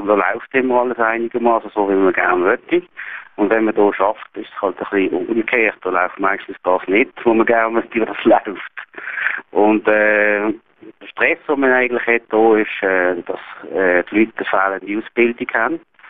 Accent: Switzerland; weil vielleicht bei uns in der Schweiz vor 50 Jahren.

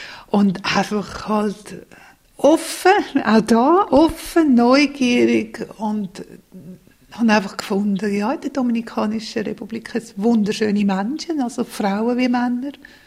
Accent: Switzerland; Ich bin eine Schweizerin

